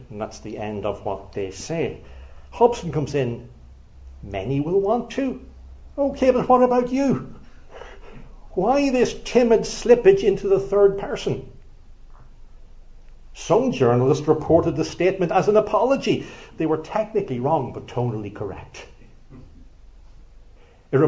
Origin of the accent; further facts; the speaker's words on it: Ireland; in case you think I'm being particularly critical as an Irishman, we all want to be a little bit critical of the British.